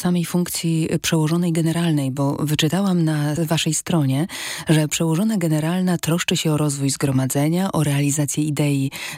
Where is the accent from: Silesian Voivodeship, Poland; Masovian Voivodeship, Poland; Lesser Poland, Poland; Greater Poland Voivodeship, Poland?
Lesser Poland, Poland; Tarnów; a ja pochodzę z Tarnowa, więc to trochę mała prywata